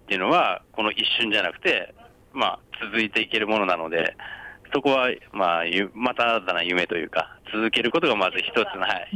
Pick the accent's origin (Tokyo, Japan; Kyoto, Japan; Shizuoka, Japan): Tokyo, Japan; Mitaka; その僕三鷹市出身なんですけど